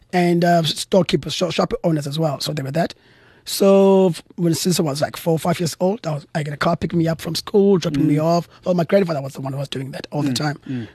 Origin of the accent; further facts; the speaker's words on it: Cape Town, Western Cape, South Africa; So I am born and bred in Cape Town.